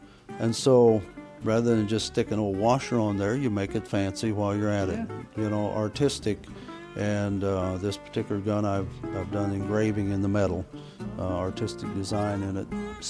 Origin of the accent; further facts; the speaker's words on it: Indiana, United States; That piece of wood comes from the home place where I grew up in Indiana.